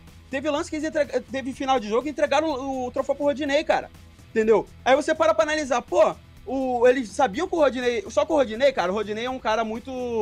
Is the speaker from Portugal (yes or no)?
no; Rio de Janeiro, Brazil; a gente é do Rio de Janeiro, a gente acompanha os jogos do Rio.